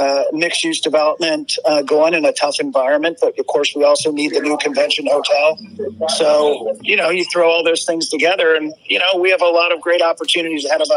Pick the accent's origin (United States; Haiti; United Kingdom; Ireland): United States; Cincinnati, Ohio; I grew up on the West Side.